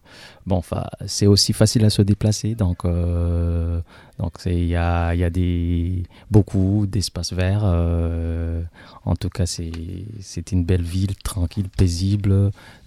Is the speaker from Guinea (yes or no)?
no; Bujumbura, Bujumbura Mairie, Burundi; now in France; Je viens de l'Afrique de l'Est, dans un pays qui s'appelle le Burundi, dans la capitale qui s'appelle Bujumbura.